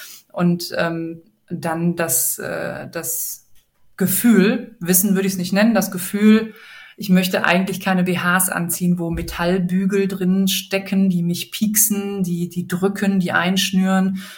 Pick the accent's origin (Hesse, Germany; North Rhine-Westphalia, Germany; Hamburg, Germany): North Rhine-Westphalia, Germany; Bonn; now in Berlin, Germany; wir kommen beide aus Bonn